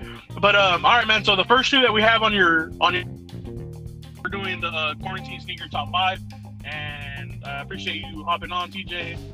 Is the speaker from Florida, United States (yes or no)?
yes; Florida, United States; I'm born and raised in Florida.